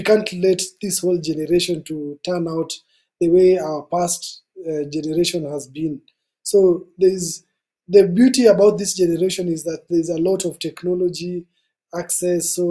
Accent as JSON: {"language": "English", "region": "Nairobi", "country": "Kenya", "tie": "born or raised there", "said": "I'm in Kenya, Nairobi, Kenya. So I've grown up and I was born in Kibera, which is the largest slum in Africa. And I was born there and I grew up there."}